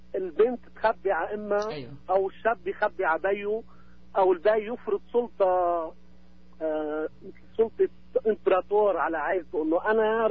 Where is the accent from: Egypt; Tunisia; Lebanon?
Lebanon; now in Brazil; مثلا انا هاجرت من لبنان على البرازيل من 30 سنه